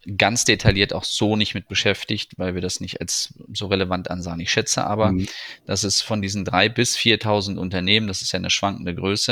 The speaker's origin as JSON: {"language": "German", "town": "Nienburg", "region": "Lower Saxony", "country": "Germany", "tie": "born there", "said": "Geboren also, in Nienburg bei Hannover."}